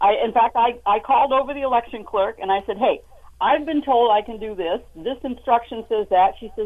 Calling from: Maine, United States; Yeah, I'm calling from Maine.

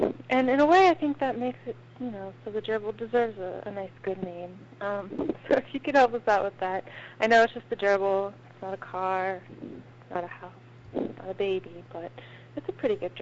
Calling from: Houston, Texas, United States; I'm calling from

